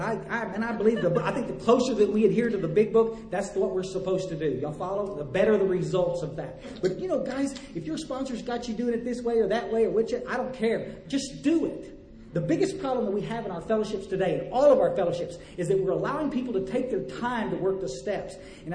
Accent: Texas, United States; born or raised there

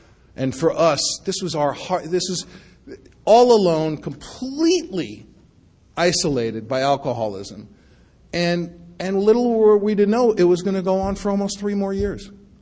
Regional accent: Bronx, New York, United States; I was brought up in the Bronx, you know.

